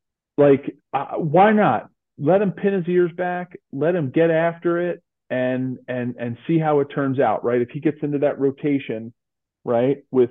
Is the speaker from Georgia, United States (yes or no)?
no; Philadelphia, Pennsylvania, United States; My hometown of Philly, right?